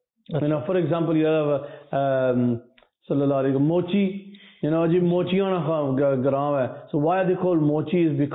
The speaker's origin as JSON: {"language": "English", "region": "Yorkshire and the Humber", "country": "United Kingdom", "said": "I am a Yorkshireman, me."}